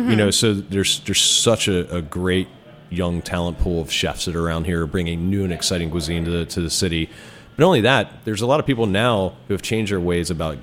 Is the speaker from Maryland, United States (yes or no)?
yes; Maryland, United States; also born or lived in New York; both Michael and I, we grew up in around Chesapeake region. We're uh-huh. from here.